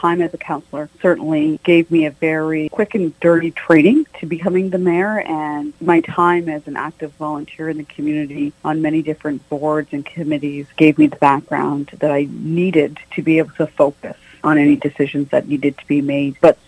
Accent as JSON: {"language": "English", "town": "Wawa", "region": "Ontario", "country": "Canada", "tie": "born or raised there", "said": "I am born and raised in Wawa, and I'm obviously a current resident of Wawa."}